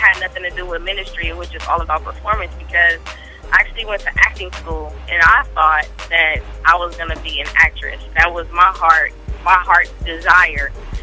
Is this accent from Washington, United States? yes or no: no; Oakland, California, United States; I grew up in Oakland, California. I was raised in church up until the age of about 6, and then after that, no more church.